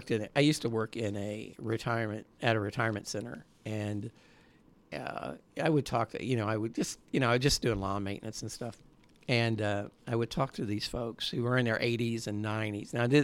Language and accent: English; Portsmouth, United States; I grew up in a small town. I grew up in Portsmouth, and it was segregated.